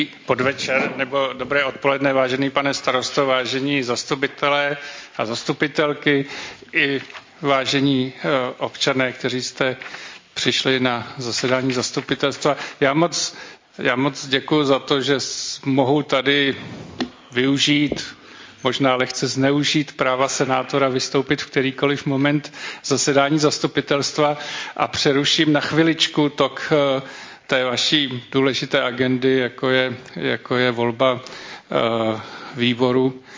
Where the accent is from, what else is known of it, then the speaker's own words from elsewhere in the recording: Prague, Czechia; Já jsem se narodil na Štvanici, takže jako to je jako úplně přesně na hranici. Ale každopádně na Praze 7 jsem vyrůstal a prožil jsem tam prakticky polovinu svého života